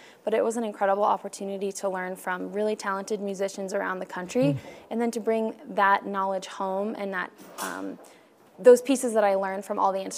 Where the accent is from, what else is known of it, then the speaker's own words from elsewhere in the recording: Sheridan, United States; But it was really special because my first year last year, we sang and performed at my hometown, Sheridan, and our whole community came out for it, which was such a blessing.